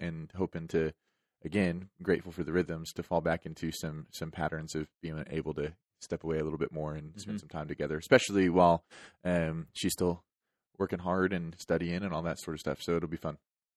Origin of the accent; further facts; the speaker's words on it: Georgia, United States; one day closer to me being able to eat a Whataburger in my hometown of Georgia.